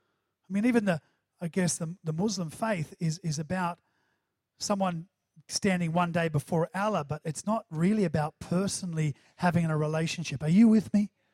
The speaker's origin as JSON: {"language": "English", "country": "New Zealand", "accent": "New Zealand", "said": "did that sound New Zealand? Chance. My New Zealand accent, chance."}